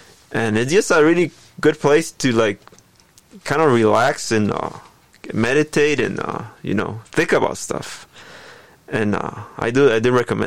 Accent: Los Angeles, California, United States; I come from Southern California, the Los Angeles area.

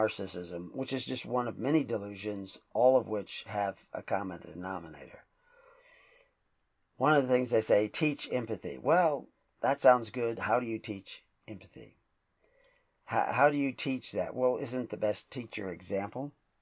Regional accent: the South, United States; That's a Southern expression. I grew up in the South

